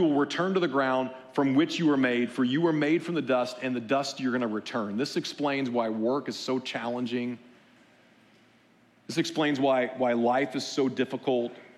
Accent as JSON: {"language": "English", "region": "Missouri", "country": "United States", "said": "I'm from Southwest Missouri. We're like hillbillies down there, right?"}